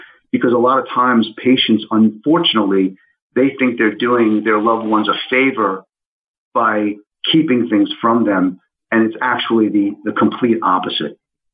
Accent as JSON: {"language": "English", "region": "New York", "country": "United States", "said": "the truth is that I'm originally from New York. I went to school in University of Florida"}